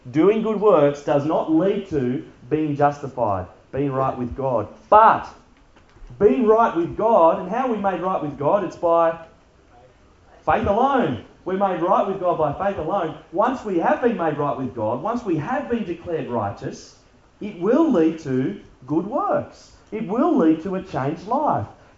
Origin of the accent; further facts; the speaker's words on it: New Zealand; I come from New Zealand. I don't know where that came from.